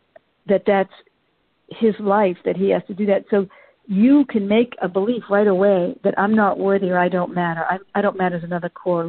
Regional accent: Boston, Massachusetts, United States; I'm originally from Boston. I live in North Carolina now.

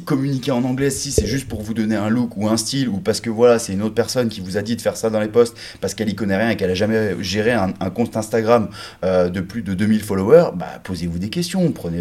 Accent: France; moi, je suis le premier à revendiquer partout que je suis français, je suis trop fier.

